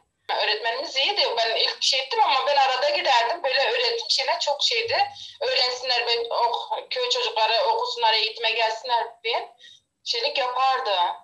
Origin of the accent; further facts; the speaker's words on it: Bozkaya, Kilis Province, Turkey; Köyde doğdum. Köyde geçti hayatımız yani. Kilisin köyü, Bozkaya köyü.